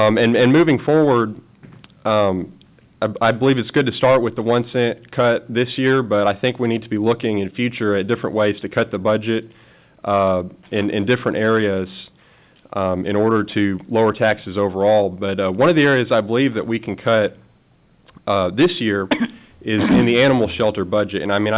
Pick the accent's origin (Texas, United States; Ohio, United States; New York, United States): Texas, United States; Willis; I'm from Willis, Texas, Precinct 1.